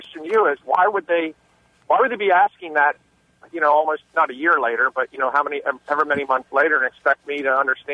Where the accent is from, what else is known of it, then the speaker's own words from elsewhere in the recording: Frederick, Maryland, United States; Hey, I'm good. I'm from the Frederick area.